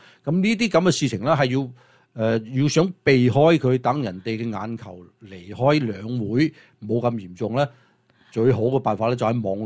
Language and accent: Chinese; China; 这新三害呢是害死我们中国，也都害死我们中国人的